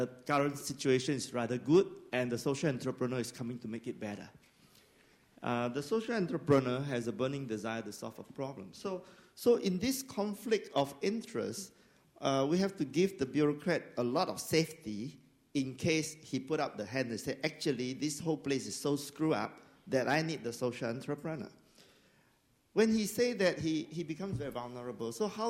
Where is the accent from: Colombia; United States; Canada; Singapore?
Singapore; I'm the founder of the World Toilet Organization, and I'm from Singapore.